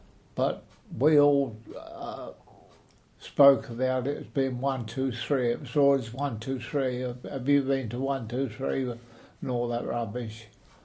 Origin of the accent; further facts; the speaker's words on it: Deptford, London, United Kingdom; born there; I was born in Deptford in Edward Street. It was known as Loving Edward's Lane in the old days